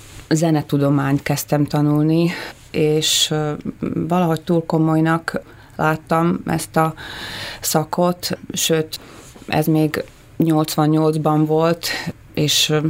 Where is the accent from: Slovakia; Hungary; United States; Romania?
Slovakia; ahol viszont több mint 80% szlovákiai magyar él. Itt nőttem fel, szlovák iskolákba jártam. Ez egy ilyen deal volt a szüleim között, mivel hogy az apám szlovákiai magyar volt, és az anyám pedig Magyarországon született